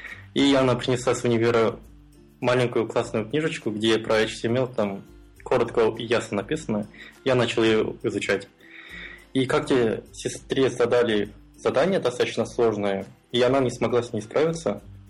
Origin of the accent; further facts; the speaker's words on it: Almaty, Kazakhstan; я из Алматы, это город в Казахстане. Мне 22 года